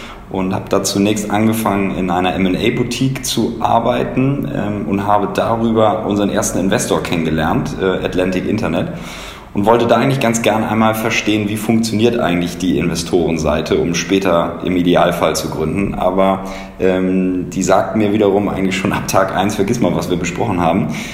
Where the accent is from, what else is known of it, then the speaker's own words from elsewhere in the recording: Hamburg, Germany; Ich komme ursprünglich aus Hamburg